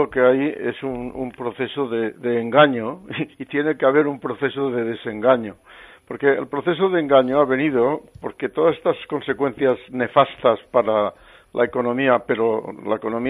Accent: Catalonia, Spain; mantener lo que somos, que es catalanes, españoles y europeos y abiertos al mundo, ¿no?

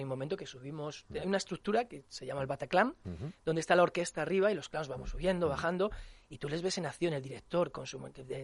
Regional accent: Spain; Somos tres artistas españoles en CUSDA.

